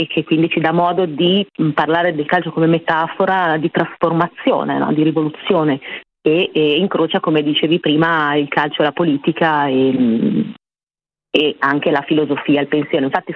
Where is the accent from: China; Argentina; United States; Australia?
Argentina; Io ovviamente poi sono di parte e sono argentina